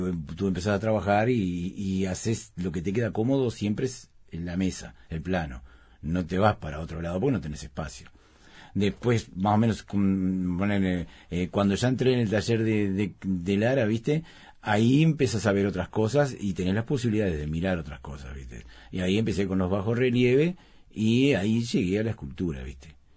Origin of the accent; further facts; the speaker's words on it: Uruguay; Mi madre en Argentina, ¿viste? Y mi... Así que soy medio uruguayo, medio argentino.